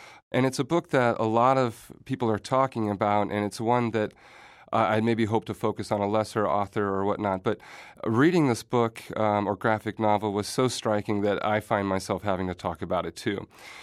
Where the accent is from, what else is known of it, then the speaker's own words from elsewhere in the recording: Nebraska City, Nebraska, United States; My youth was shaped by growing up in Nebraska City, Nebraska.